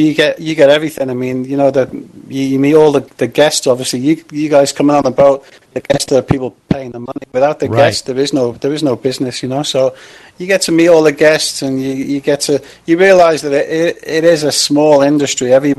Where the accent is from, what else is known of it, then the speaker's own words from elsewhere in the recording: England, United Kingdom; moved away; I mean, I'm English, so, you know, I spent years in England freezing cold, you know.